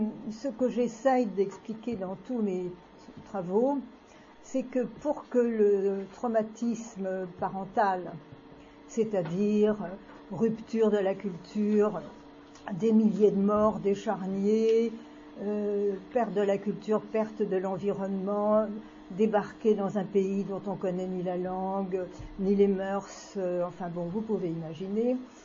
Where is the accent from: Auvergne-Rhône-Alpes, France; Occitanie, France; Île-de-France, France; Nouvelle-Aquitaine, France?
Île-de-France, France; Paris; born there; je suis née à Paris, de parents survivants du génocide arménien, qui ont, comme les autres survivants, sont arrivés en France en 1920.